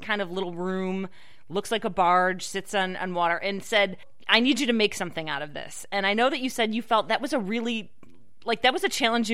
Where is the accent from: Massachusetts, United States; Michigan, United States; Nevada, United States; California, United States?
Nevada, United States; Las Vegas; whenever I leave the country and I say I'm from Las Vegas, like, automatic conversation piece, right?